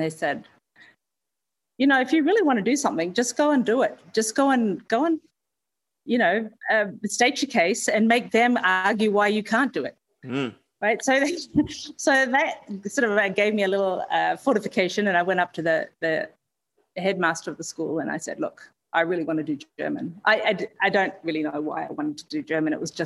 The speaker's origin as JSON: {"language": "English", "town": "Perth", "region": "Western Australia", "country": "Australia", "tie": "born or raised there", "said": "Born and raised in Perth, and near Scarborough Beach for anyone else who's listening from Australia."}